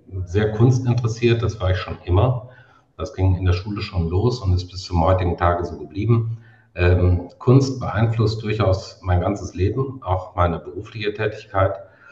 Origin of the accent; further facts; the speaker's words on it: Rhineland, Germany; Das ist für mich jetzt als Rheinländer sowieso eine, ja, ich sag mal, vielleicht sehr typisch. Die Rheinländer sind etwas direkt.